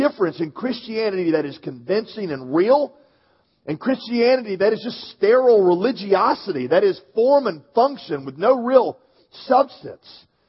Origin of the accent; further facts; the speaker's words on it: Southern United States, United States; Now listen, I am a Southerner. I love the South. I know the South is not a direction, it's a way of life. I am one of us.